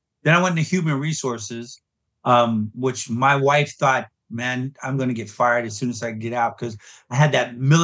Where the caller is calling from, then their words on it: Tomball, Texas, United States; So I'm here in the Tomball area right outside of Houston.